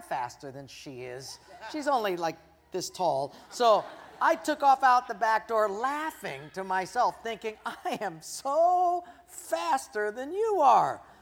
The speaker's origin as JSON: {"language": "English", "town": "Palolo Valley", "region": "Hawaii", "country": "United States", "tie": "born or raised there"}